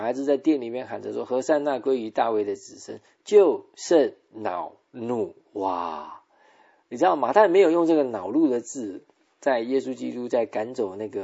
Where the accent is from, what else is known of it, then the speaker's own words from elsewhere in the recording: China; 我们中国人最大的偏见就是